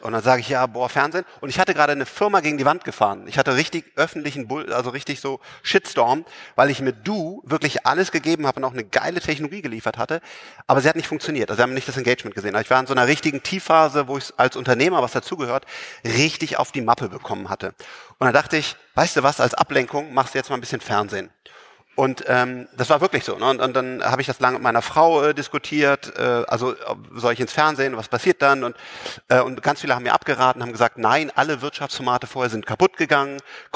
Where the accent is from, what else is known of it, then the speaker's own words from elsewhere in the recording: Bonn, North Rhine-Westphalia, Germany; Ich komme aus Bonn, Rheinland, Köln um die Ecke